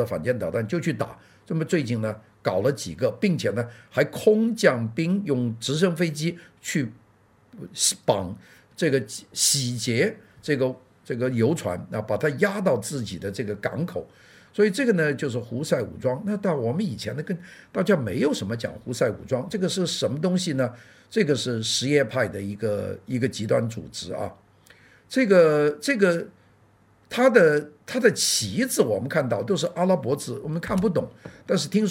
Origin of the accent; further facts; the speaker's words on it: Guangdong, China; 因为这个就是就一个我们广东人叫懒贼啊